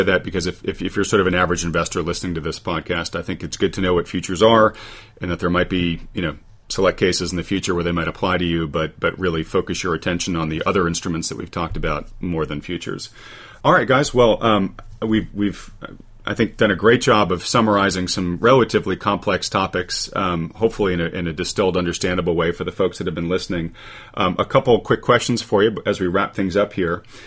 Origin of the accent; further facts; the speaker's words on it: New England, United States; I grew up in New England